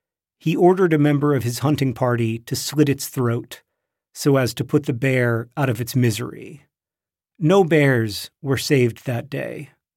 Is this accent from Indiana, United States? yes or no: no; Orlando, Florida, United States; I grew up in Orlando, Florida, about 15 miles away from the world's most visited theme park, Walt Disney World's Magic Kingdom.